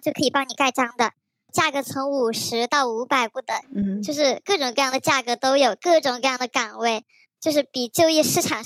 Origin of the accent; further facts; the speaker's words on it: Chengdu, Sichuan, China; 我来自成都，然后就读的是一所普通的双非大学